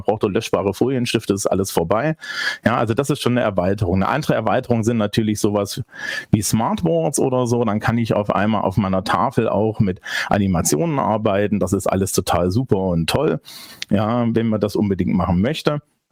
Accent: Bavaria, Germany; ich bin ja aus Bayern

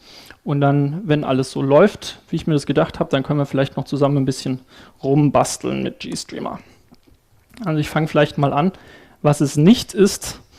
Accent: Aschaffenburg, Bavaria, Germany; ich bin aus Aschaffenburg. Das ist hier so eine Nachbarstadt, mehr oder weniger.

